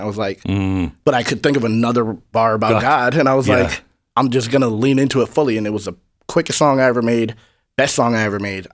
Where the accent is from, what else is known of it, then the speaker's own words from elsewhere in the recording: New Hampshire, United States; I'm from New Hampshire. It's like 95% white.